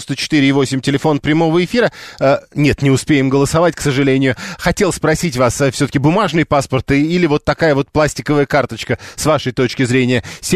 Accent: Moscow, Russia; Еще в третью очередь мы москвичи.

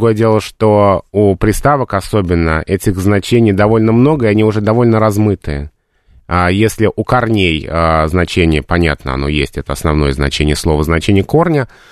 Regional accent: Moscow, Russia; я из Москвы, я родился в Москве, и никто из моей семьи никогда не жил в Петербурге, но я тоже говорю «дверь».

